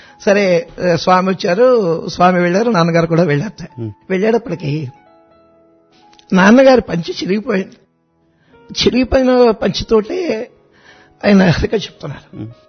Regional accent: Ainapuram, Andhra Pradesh, India; 1959లో మా స్వగ్రామం ఇక్కడ అమలాపురం దగ్గరలో అయినాపురం అనేటువంటి ఊరు.

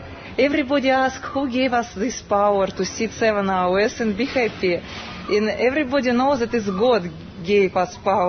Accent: Russia; English is a second language; I came from Russia.

